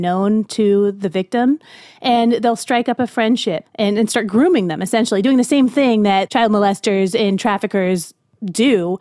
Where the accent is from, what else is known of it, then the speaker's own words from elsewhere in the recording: San Diego, California, United States; I grew up in San Diego, so I remember a lot of people.